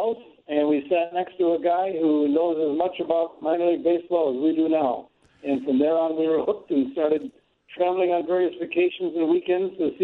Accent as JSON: {"language": "English", "town": "Milwaukee", "region": "Wisconsin", "country": "United States", "tie": "born or raised there", "lives_now": "Illinois, United States", "said": "I grew up in Milwaukee, went to school, graduated college there, and taught in the Milwaukee public school system for 5 years"}